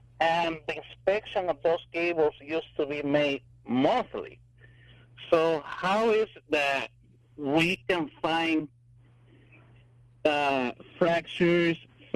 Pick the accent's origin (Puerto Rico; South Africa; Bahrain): Puerto Rico; Aguadilla; I was born and raised in Puerto Rico, in the town of Aguadilla